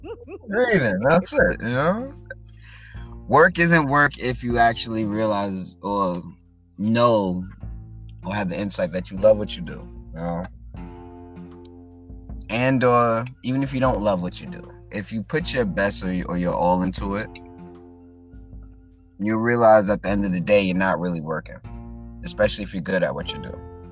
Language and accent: English; Queens, New York, United States; also born or lived in Bronx; Originally born in the Bronx, New York. Raised in Queens, New York. Lived all over New York.